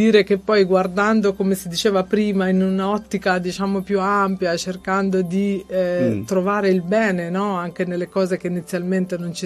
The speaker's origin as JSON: {"language": "Italian", "town": "Arezzo", "region": "Tuscany", "country": "Italy", "said": "Da imprenditrice di Arezzo, molto ecco. attaccata alla mia terra, alle mie origini"}